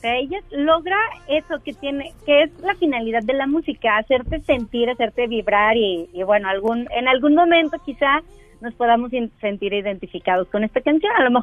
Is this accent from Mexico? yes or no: yes; Mexico; yo siento que es mucho el asunto de como buenos mexicanos